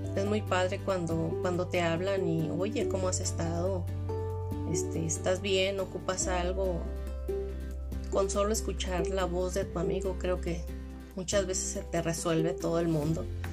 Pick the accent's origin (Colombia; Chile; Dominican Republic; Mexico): Mexico; hemos pasado por muchas y como mexicanos nos podemos apoyar en más